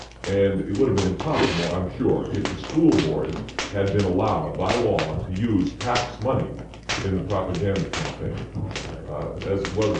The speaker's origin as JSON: {"language": "English", "town": "Dallas", "region": "Texas", "country": "United States", "said": "Dallas, I'm from Dallas, Texas"}